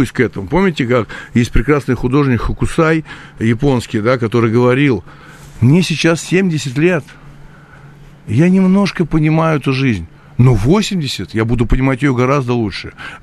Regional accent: Moscow, Russia; я по-другому отношусь к тому, что происходит в моей стране, где я родился. Я коренной москвич, большой историей моя семья.

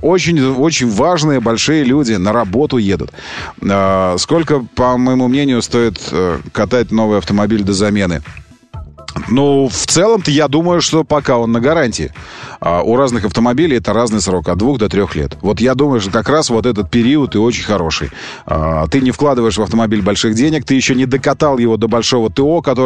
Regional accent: Sakha Republic, Russia; Я из Якутии, снег лежит 8 месяцев.

